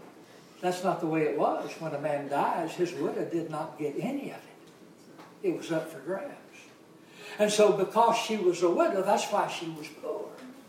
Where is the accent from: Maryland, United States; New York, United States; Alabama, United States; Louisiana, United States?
Alabama, United States; Now, I'm from Alabama, and in Alabama, much means much.